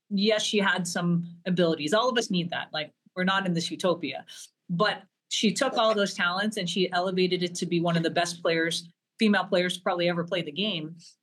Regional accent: Bridgeport, Connecticut, United States; I grew up in Connecticut playing. So you play with the boys, and I was really, really blessed. I played and grew up at the Wonderland of Ice in Bridgeport, Connecticut.

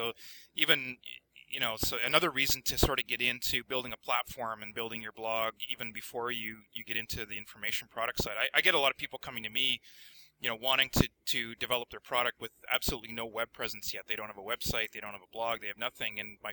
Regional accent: Canada; I think we're frankly just confused, and I'm from Canada, by the way, but not from America

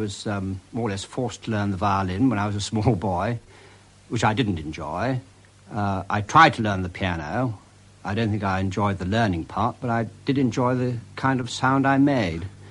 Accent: London, United Kingdom; born there; No, I was born in London, and I'm told, actually, if the wind had been blowing in the opposite direction, I might have been a cockney.

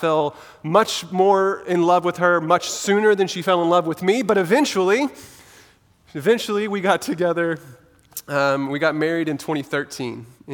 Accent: Wichita Falls, Texas, United States; So first, I was born and raised here in Wichita Falls, Texas. I'm married to Samantha. She's also from here. We love Wichita Falls. I grew up here.

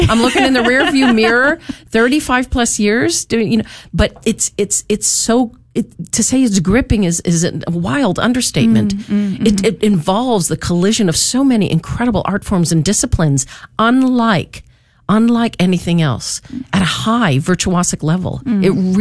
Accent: New Hampshire, United States; I'm a kid from New Hampshire, blue collar upbringing, had no idea what opera was.

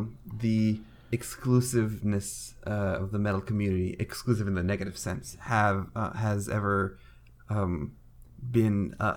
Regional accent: Turkey; I'm from Turkey, and the music scene in Turkey was pretty similar as well

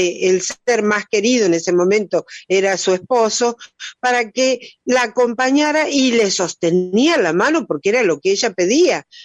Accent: Argentina; Nosotros como argentinos entregamos la enseñanza homeopática

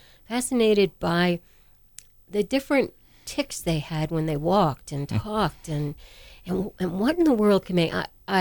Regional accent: New York City, New York, United States; I grew up in New York City, and I grew up wanting nothing more than to act.

